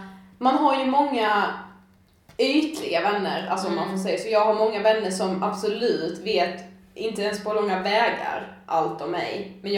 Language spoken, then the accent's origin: Swedish; Blekinge, Sweden; now in Stockholm, Sweden; mycket har jag hört om min dialekt och så vidare